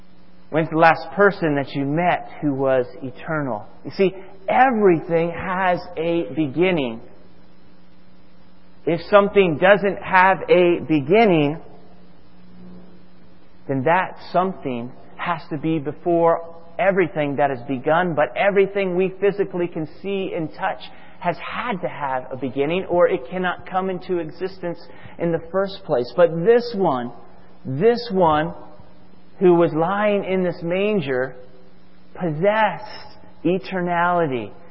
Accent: Florida, United States; I'm from Florida, and think I've seen at times, though I'm on the other coast, at times remnants of the shuttle going up into the air.

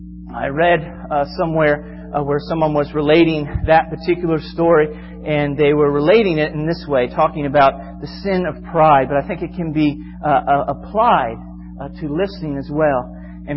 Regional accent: Florida, United States; I'm from Florida, and one of the neat advantages of living in Florida that particular time is you could look up in the sky

